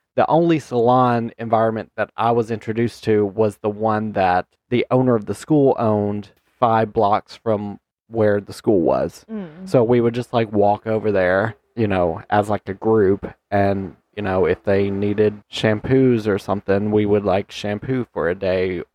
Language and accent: English; Huntsville, Alabama, United States; mind you, I'm from Huntsville, Alabama. So like Huntsville, while it not being that big of a city, it was, you know, the main hub of a lot of different areas